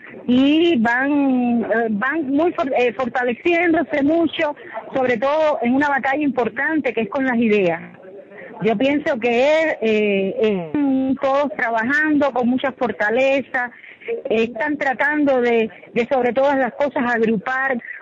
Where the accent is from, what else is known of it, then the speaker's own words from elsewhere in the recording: Cuba; Los cubanos nos indignamos mucho, y las cubanas sobre todo